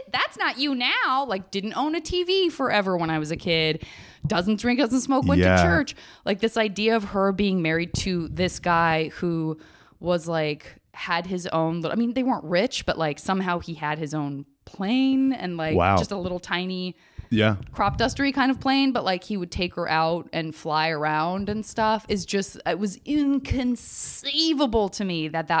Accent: Tucson, Arizona, United States; I lived in Tucson through high school

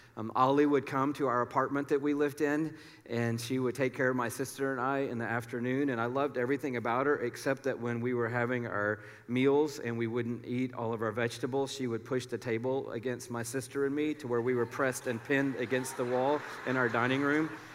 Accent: Smyrna, United States; My family moved when I was 6 years old up to Smyrna, which back then was like moving to another, state. And we grew up in Smyrna, really did middle school there.

